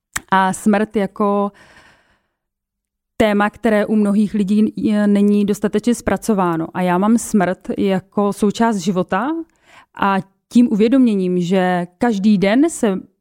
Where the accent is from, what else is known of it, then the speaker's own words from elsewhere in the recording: Moravia, Czechia; jsem obyčejnou holkou z Moravy